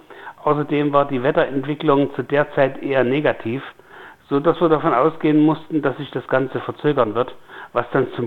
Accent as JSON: {"language": "German", "region": "East Germany", "country": "Germany", "moved": "yes", "said": "Also wir sind aus der DDR in die Bundesrepublik geflohen"}